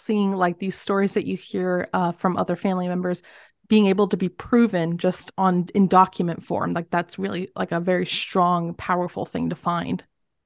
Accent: England, United Kingdom; I am very English, so all of my documents are just from England

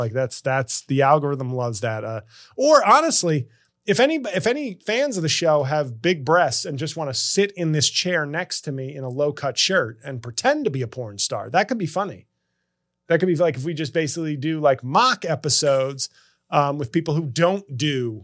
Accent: New York City, New York, United States; Friday, December 1st in my hometown of New York City.

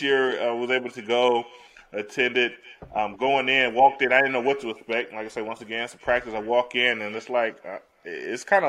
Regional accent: Cleveland, Ohio, United States; And I was saying before the call, you know, I'm from Northeast Ohio, from Cleveland.

